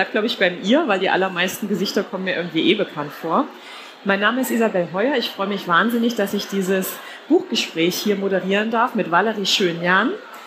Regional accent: Saxony-Anhalt, Germany; Wie gesagt, ich komme selbst auch aus Sachsen-Anhalt, bin 12 Jahre älter.

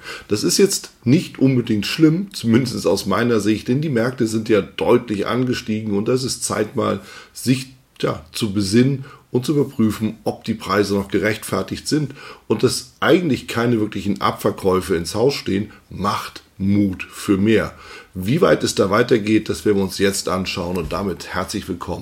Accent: Hamburg, Germany; Ich bin in Hamburg. Für ein paar Tage nach der World of Trading besuche ich natürlich nochmal meine alte Heimatstadt und schaue bei meinen Eltern vorbei

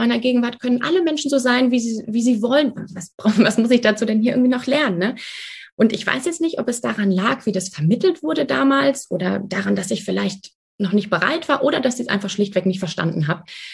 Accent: Frankfurt, Hesse, Germany; ich bin keine Griechin, ich bin mit einem Griechen verheiratet. Ich bin 31 und ich komme aus Frankfurt am Main.

